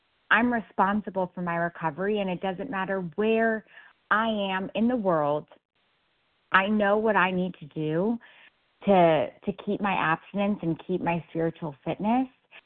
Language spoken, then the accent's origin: English; New York, United States; I so relate to this geographical move. This was me. I grew up in New York. Started out in college for 2 years in Rhode Island